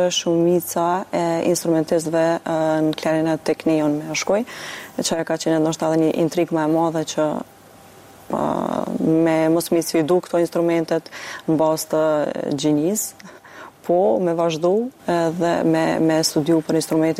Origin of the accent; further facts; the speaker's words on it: Prizren, Prizren District, Kosovo; jam klarinetiste nga Prizreni